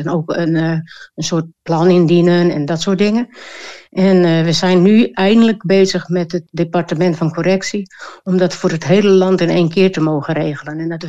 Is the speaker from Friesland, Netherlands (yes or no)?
yes; Leeuwarden, Friesland, Netherlands; also born or lived in Amsterdam; Ja, nou, ik ben opgegroeid in een middenstandsgezin. Geboren in Amsterdam, maar al vrij jong vertrokken naar Leeuwarden. Omdat mijn ouders daar een zaak konden overnemen. De zaak over konden nemen van mijn grootouders.